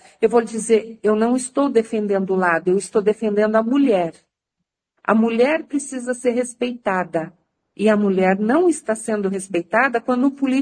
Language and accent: Portuguese; Maringá, Paraná, Brazil; born there; o povo de Maringá, que bom, é o meu povo onde eu nasci.